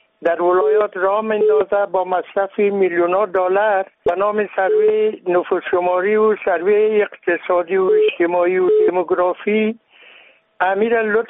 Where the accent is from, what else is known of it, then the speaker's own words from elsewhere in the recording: Baghlan, Afghanistan; از ولایت بغلان.